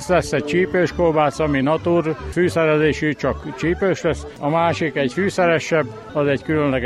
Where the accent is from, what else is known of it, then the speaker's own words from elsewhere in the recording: Szeged, Csongrád-Csanád, Hungary; Szegedről jöttem